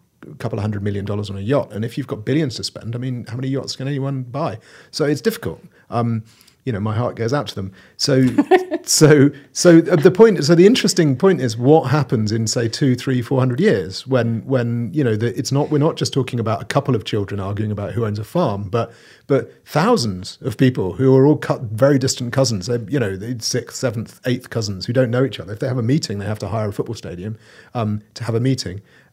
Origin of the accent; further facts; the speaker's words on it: United Kingdom; from speaking as a Brit